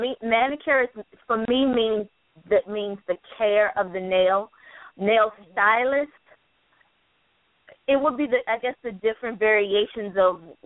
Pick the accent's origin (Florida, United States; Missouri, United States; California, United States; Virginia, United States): Virginia, United States; now in New York City, United States; I'm a freelance manicurist in New York City. I'm originally from Virginia.